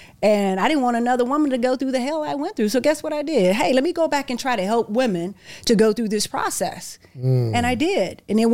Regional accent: Arkansas, United States; I'm U.S. Army retired major. I'm originally from Arkansas. Okay. People always say, it's black people in Arkansas? Yeah, it's black people in Arkansas.

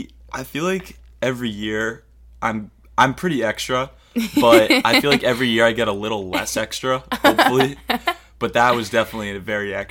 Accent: Cape Cod, Massachusetts, United States; But, okay, so I'm from Cape Cod, Massachusetts.

